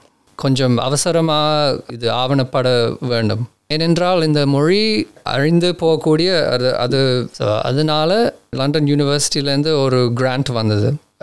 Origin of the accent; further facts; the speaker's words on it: Australia; also born or lived in Colombo, Sri Lanka / Nigeria; நான் கொழம்புல பிறந்தேன். 30 நாள்ல நான் இலங்கையிலேருந்து வெளுக்கிட்டேன். நைஜீரியாவில 5 வருஷம் இருந்துட்டு 5 வயசுல ஆஸ்திரேலியாவுக்கு வந்தேன். ஸோ இங்கே தான் வாழ்ந்தேன். என் அப்பா அம்மா சொந்த ஊர் இந்தியாவும் இலங்கையிலும் சொந்தம் இருக்கு.